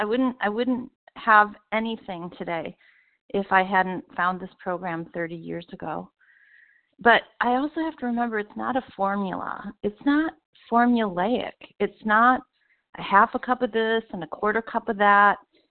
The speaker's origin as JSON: {"language": "English", "town": "San Diego", "region": "California", "country": "United States", "said": "Sorry about that. In San Diego."}